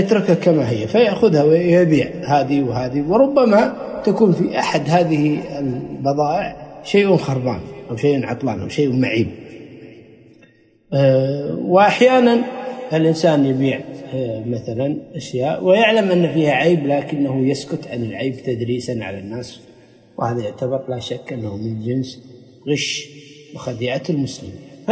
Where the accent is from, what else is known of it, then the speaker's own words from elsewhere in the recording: Kuwait; يعني مثل عندنا في الكويت الحراج